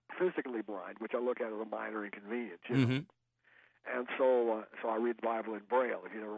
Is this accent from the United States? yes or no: yes; Detroit, Michigan, United States; It was on, that's up in my hometown of Detroit, incidentally.